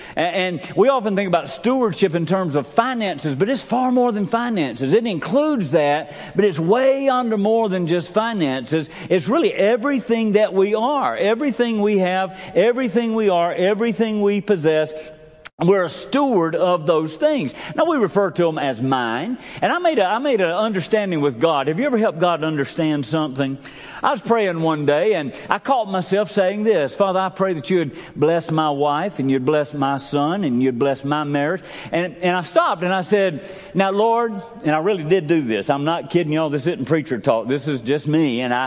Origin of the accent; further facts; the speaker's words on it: Sylvester, Georgia, United States; I grew up in Sylvester, Georgia. Peggy grew up in Doe Run, Georgia, and so we have deep South Georgia roots